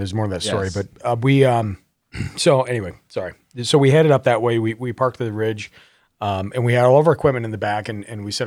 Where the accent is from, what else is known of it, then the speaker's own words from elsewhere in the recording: Montana, United States; born there; I was born in Montana. I know how storms move.